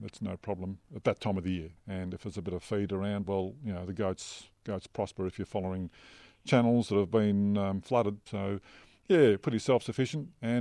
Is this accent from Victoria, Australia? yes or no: yes; Victoria, Australia; moved away as an adult; also born or lived in Queensland; I grew up in the Victorian Mallee, but I progressed to Queensland in 1984 into some pretty hard country out from Charleville.